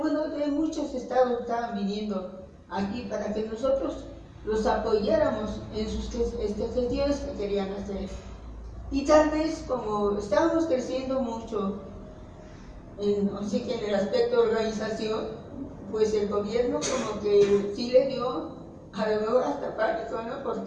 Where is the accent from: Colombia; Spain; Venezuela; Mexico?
Mexico; Creo yo que como mexicanos tenemos derecho a una tierra donde vivir